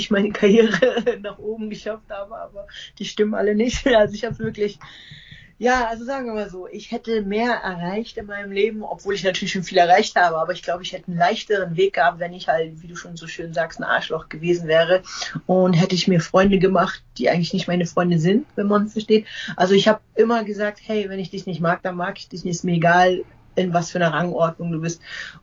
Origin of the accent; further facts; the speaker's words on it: Germany; Also ich bin in der DDR geboren, kenne meine Eltern nicht, bin im Kinderheim groß geworden.